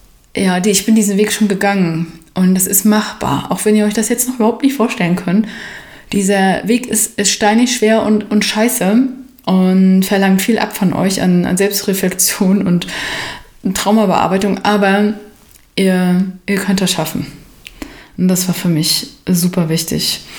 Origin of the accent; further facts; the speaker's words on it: East Germany, Germany; ich komme aus einem ostdeutschen Ghetto. Also ich bin im Plattenbau aufgewachsen